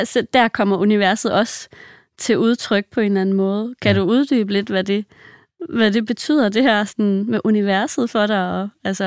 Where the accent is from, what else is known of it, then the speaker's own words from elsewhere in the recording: Thisted, North Denmark Region, Denmark; og jeg er fra Thisted